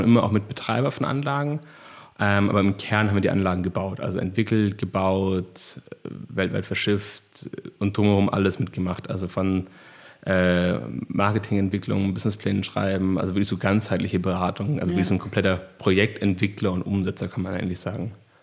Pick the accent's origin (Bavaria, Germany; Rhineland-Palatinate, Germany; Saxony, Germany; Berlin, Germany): Bavaria, Germany; Immenstadt; ich bin aus dem Allgäu, Immenstadt, Sonthofen kennt man vielleicht.